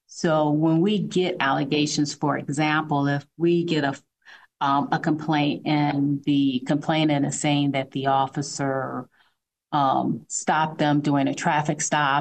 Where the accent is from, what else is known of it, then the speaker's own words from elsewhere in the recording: Detroit, Michigan, United States; Yes, I am originally from Michigan, the Detroit area.